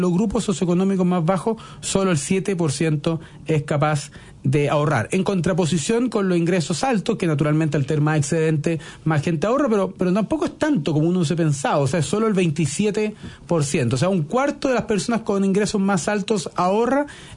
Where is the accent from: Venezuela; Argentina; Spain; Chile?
Chile; Yo lo vi mucho a propósito de los que nos fuimos a estudiar fuera de Chile, y a la vuelta están todos muy mareados